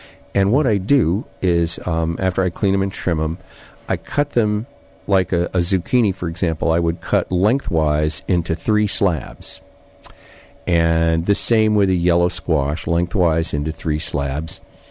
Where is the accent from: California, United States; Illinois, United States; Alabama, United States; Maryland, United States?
California, United States; Petaluma; Well, you know, since I'm from Petaluma, that's a song that's very near and dear to my heart.